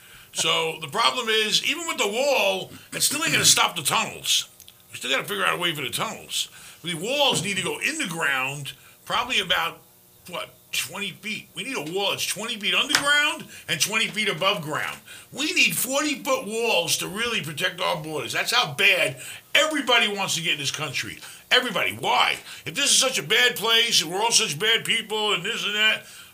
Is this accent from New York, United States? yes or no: yes; New York, United States; I grew up in New York. I know all about his family.